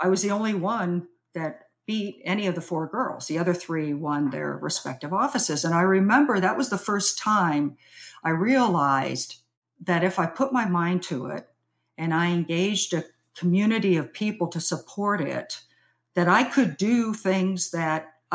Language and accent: English; California, United States; And I grew up in Southern California.